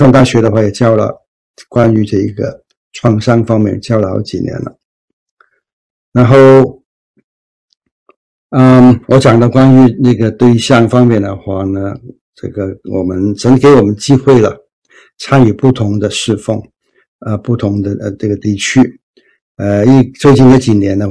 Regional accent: Hong Kong; moved away as an adult; now in United States; 我就68年从香港到美国，我在香港长大的。

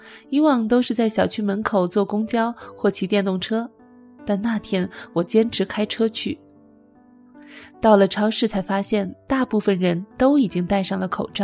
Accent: Wuhan, Hubei, China; 尽管有了上次非典的教训，我们武汉人还是不信邪，这既是我们的倔强，也是我们的悖逆。

